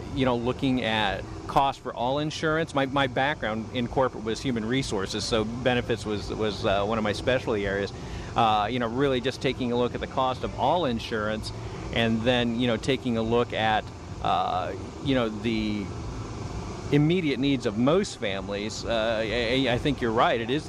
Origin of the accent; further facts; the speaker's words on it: Ohio, United States; I was born in Northwest Ohio. I'm second generation, and growing up in Northwest Ohio, there, large Hispanic population there